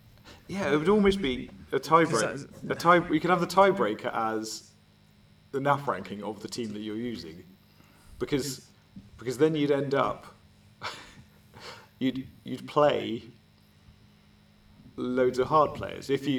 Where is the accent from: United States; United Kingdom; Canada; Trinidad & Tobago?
United Kingdom; Scotland; No, I am Scottish. I'm genuinely Scottish. Do you think I should just put on a Scottish accent for the whole thing?